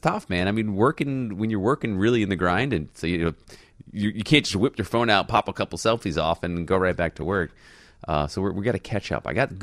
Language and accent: English; New York, United States; now in Chicago, United States; where I come from, New York, originally. I'm a Chicagoan now